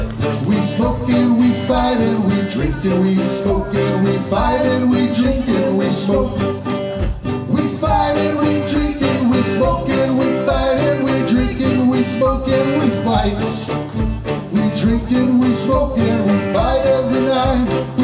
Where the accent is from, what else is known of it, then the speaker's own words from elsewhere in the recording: Salem, Oregon, United States; We are from Salem, Oregon, because I say we're from Salem, Oregon.